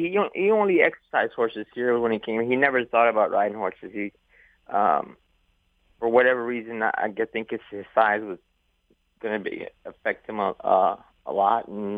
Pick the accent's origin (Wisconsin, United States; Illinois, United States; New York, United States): Illinois, United States; Chicago; We grew up in Chicago. Went to Our Lady of the Angels, a grade school, which has since now burned down and it's not there anymore.